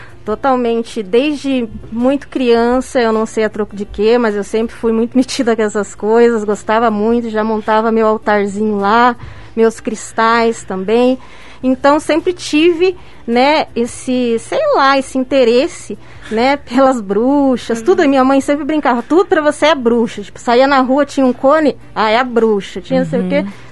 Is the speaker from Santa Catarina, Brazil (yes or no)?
yes; Santa Catarina, Brazil; Eu também sou de Santa Catarina.